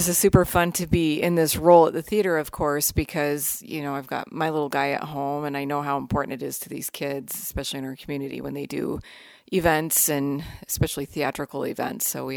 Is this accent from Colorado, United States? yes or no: no; Seattle, Washington, United States; I come from the Seattle area